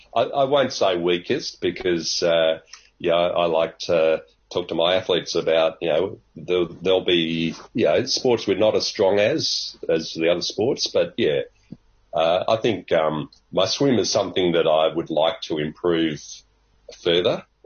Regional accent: England, United Kingdom; born there; I was born in England.

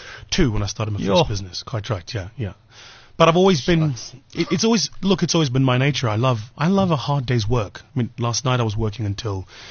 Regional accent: Watville, Gauteng, South Africa; I come from a small township in the East Rand called Watville, which is just outside Benoni.

